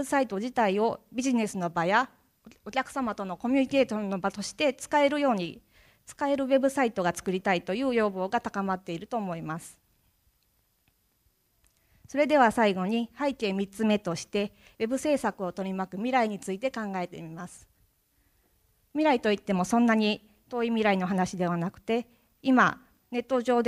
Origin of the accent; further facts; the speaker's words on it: Hyogo, Japan; moved away as an adult; also born or lived in Tokyo; now in Kochi, Japan; 実は出身は兵庫県でして、その後進学と就職で一旦東京に出た後 I ターンで2011年に高知に I ターンで移住してきました。